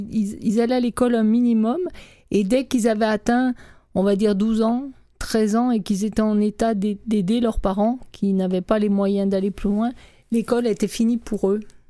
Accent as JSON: {"language": "French", "country": "France", "lives_now": "Canada", "said": "je suis française, habitant ici au Québec"}